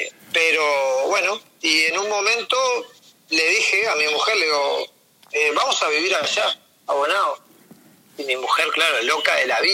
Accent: Montevideo, Uruguay; yo me crié, si bien me crié en Montevideo, pero mi abuelo y mi padre son del interior de un pueblo ahí de Florida.

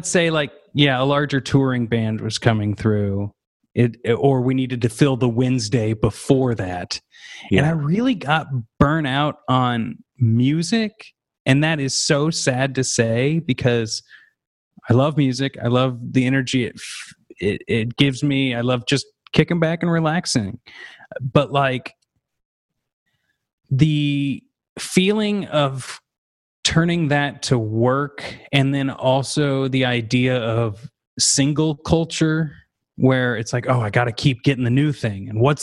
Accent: Kansas City, Missouri, United States; I grew up in the Kansas City area, and I went to the University of Kansas

